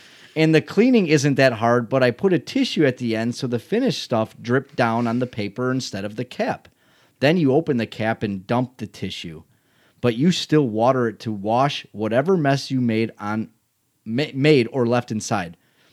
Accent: Chicago, Illinois, United States; I mean, we're from Chicago. We could show him what a real Italian beef looks like.

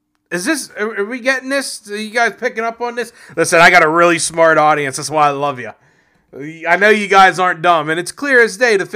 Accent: Pennsylvania, United States; And, you know, here in my home state of Pennsylvania, John Fetterman somehow won.

